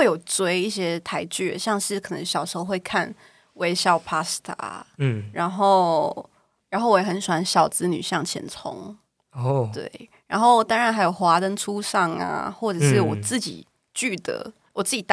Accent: Malaysia; 然后我本身就有马来西亚人，然后对于台语可能是有一点熟悉，但是没有到那么标准，因为我们是讲福建话

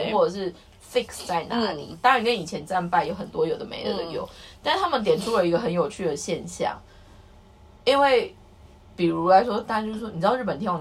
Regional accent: southern Taiwan, Taiwan; 可能因为我南部人，

